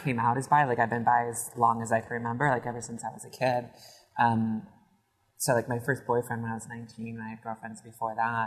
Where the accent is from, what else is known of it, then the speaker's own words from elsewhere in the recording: the South, United States; You know, I was raised in the South. You know, it's like, men are supposed to be men.